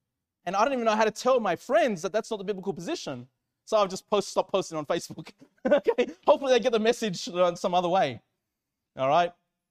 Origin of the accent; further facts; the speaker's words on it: Sydney, New South Wales, Australia; I was born in Sydney. You know what I mean? I've lived in Australia pretty much my whole life. But I guess the answer to your question is Chile. Okay, my ethnicity is Chile.